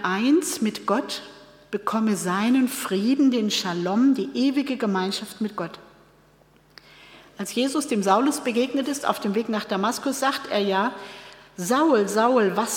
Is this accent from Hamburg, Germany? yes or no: yes; Hamburg, Germany; ich bin in Hamburg zur Schule gegangen, ich habe den lutherischen gelernt